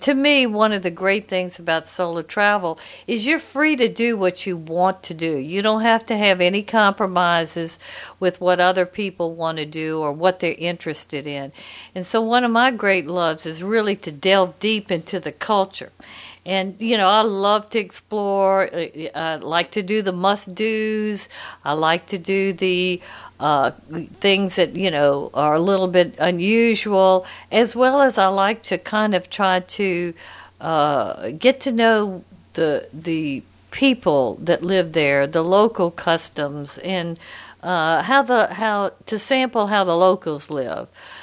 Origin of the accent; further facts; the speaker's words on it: Louisiana, United States; It opened my eyes to there was a world outside of my hometown in Louisiana.